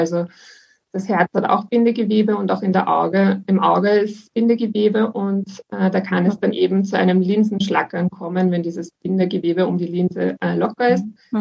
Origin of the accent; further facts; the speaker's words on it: Vienna, Austria; Ich komme aus Wien und bin 26 Jahre alt.